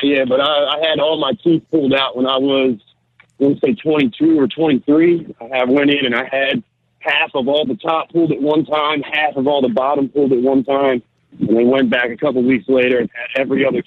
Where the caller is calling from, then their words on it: Bayonne, New Jersey, United States; I'm in Jersey, man. I'm on top of the warehouse in Bayonne right now.